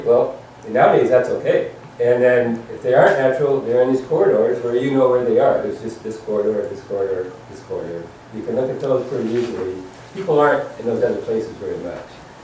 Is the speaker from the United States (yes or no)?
yes; United States; And I grew up in Marble Mountain, so like I was already grounded here